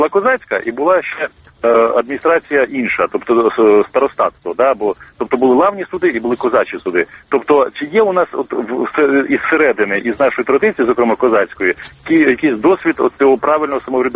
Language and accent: Ukrainian; Chernihiv Oblast, Ukraine; оскільки я походжу з Чернігівщини